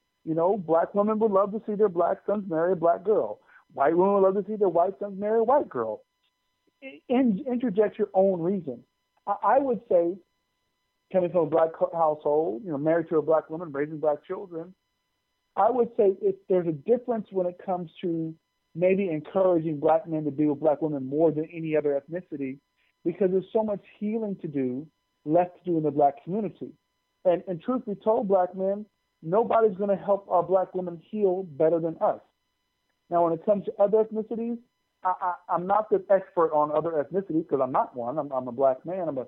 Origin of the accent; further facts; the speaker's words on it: California, United States; So growing up in California, it was very, you know, a lot of very mixed people, whether it be black and white, Asian, Latino.